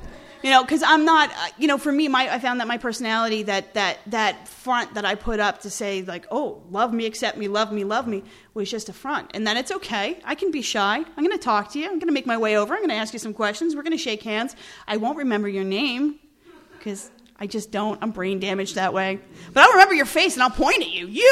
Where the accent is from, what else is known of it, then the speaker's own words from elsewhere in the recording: Ireland; My husband's Scottish, I'm Irish, Celtic genes.